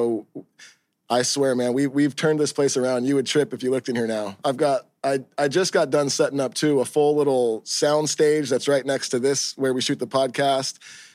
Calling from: Huntington Beach, California, United States; I am in Huntington Beach. I'm in my warehouse, actually, where we do the … rehearsals, and this is where I record my podcast.

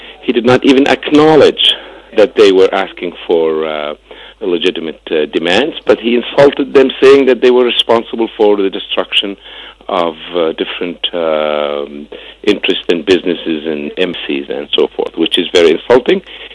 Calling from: Cairo, Cairo Governorate, Egypt; also born or lived in Los Angeles, United States; I'm an architect from Cairo and Los Angeles, but I'm living in Cairo now.

